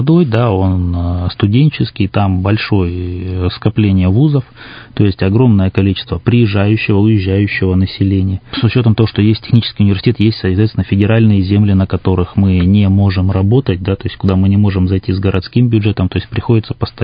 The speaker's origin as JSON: {"language": "Russian", "town": "Irkutsk", "region": "Irkutsk Oblast", "country": "Russia", "tie": "born or raised there", "also_born_or_lived": "Bratsk", "said": "Я считаю, что таки Иркутск уже родным городом, да, несмотря на то, что я там родился в Братске, но большую часть, по крайней мере, всю свою сознательную жизнь, да, я ее прожил здесь, там как бы здесь на сегодняшний день, там, да, мои там дети живут и растут."}